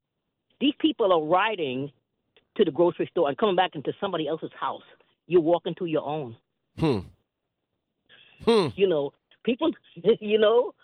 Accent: New York, United States; My mother and father were from the Caribbean like you. And I'm from New York, and we from Trini. I'm a Trini.

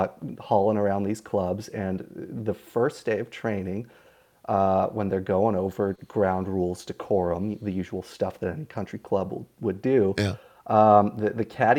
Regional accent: Wilmette, Illinois, United States; Sure. I'm from Wilmette, Illinois, on Chicago's north side.

